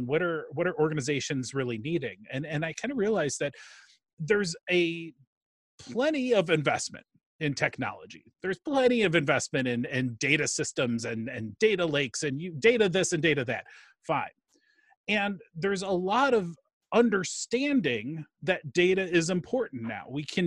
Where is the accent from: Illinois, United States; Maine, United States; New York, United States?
Illinois, United States; Chicago; Yeah, well, I am a Chicagoan through and through. I've lived in the Chicago area pretty much, well, actually my entire life.